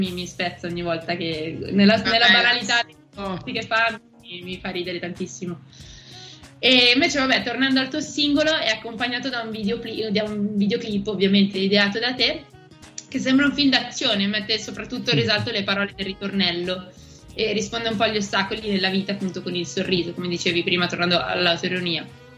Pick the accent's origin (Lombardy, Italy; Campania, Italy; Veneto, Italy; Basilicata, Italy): Lombardy, Italy; Milan; io sono di Milano